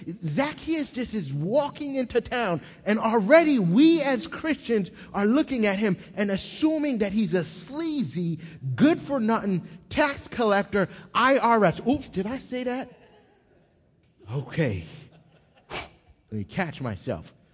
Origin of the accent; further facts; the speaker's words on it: New York, United States; So I run in with sweats and a t-shirt, Timberland boots. I'm from New York. It just, that's how it is in New York.